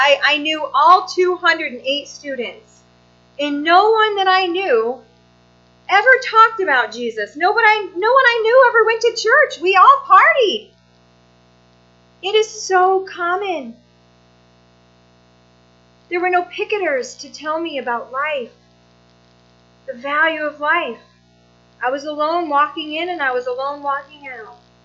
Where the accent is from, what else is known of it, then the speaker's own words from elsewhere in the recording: Whitney Point, New York, United States; I grew up in Whitney Point. I don't know anybody know where Whitney Point is.